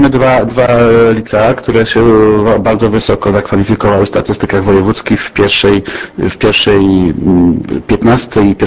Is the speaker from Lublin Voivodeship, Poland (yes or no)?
no; Lesser Poland, Poland; możemy być dumni z tego, że jesteśmy góralami.